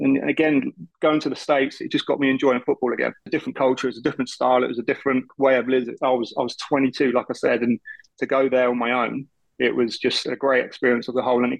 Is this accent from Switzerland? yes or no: no; England, United Kingdom; And being English and coming from that, you know, mentality and the way we played, it was quite easy for us.